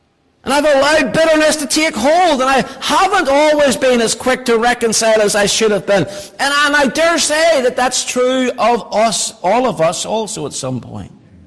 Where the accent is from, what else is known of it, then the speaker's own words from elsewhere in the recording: Northern Ireland, United Kingdom; growing up in Northern Ireland, growing up in what we call the Troubles